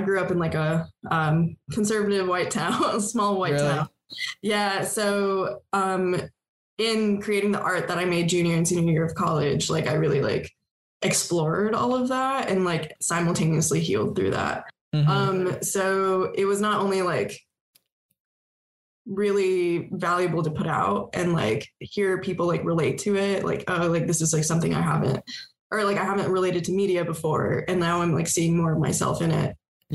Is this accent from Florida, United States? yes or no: no; Solvang, California, United States; Sullivan, California. It's a little Danish tourist town 30 minutes out of Santa Barb